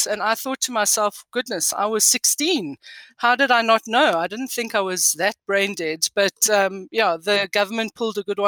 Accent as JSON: {"language": "English", "country": "South Africa", "lives_now": "Johannesburg, South Africa", "said": "It's where the Wanderers Cricket Stadium is, where we like to get one over the Aussies every now and again."}